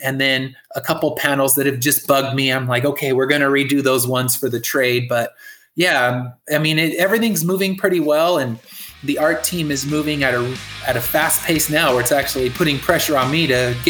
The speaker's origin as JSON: {"language": "English", "region": "California", "country": "United States", "said": "The only one I'm doing in Florida is the Tampa one, because I'm from California."}